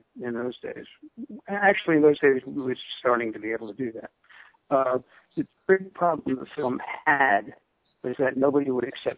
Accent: New York, United States; he grew up in the town next to where I grew up in the Hudson Valley

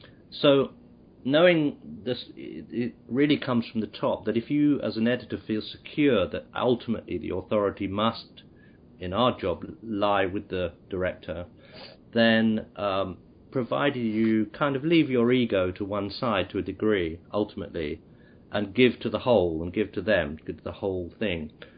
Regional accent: United Kingdom; So we here as British filmmakers, I think, would have been very, very, would have suffered greatly without his involvement

